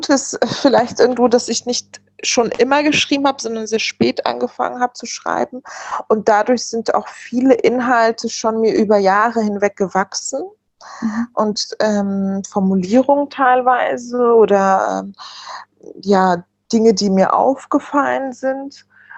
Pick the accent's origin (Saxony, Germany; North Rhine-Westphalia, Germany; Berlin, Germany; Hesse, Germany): Berlin, Germany; born there; Also ich bin ja im Wedding sogar geboren